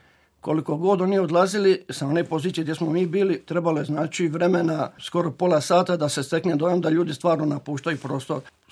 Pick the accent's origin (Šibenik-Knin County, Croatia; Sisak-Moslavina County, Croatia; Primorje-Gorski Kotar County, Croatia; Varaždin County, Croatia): Šibenik-Knin County, Croatia; Betina; dolazim iz Betine sa otoka Motera, iz župe Svetoga Frane Asiškoga.